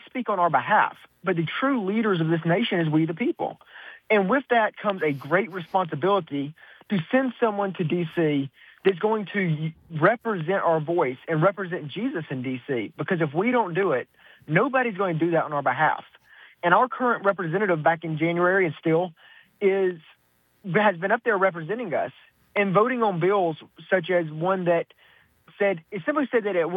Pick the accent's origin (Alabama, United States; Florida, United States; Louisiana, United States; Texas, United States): Alabama, United States; Montgomery; So today I'm in Dothan, but I am from Montgomery. That's where I grew up